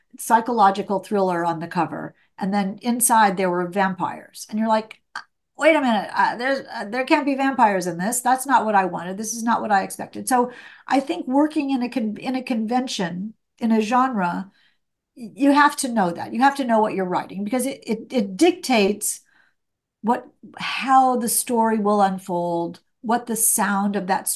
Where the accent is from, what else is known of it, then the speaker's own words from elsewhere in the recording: Indiana, United States; now what I've just told you is that I grew up in Indiana. There was a, you know, I lived on a little street in Indiana.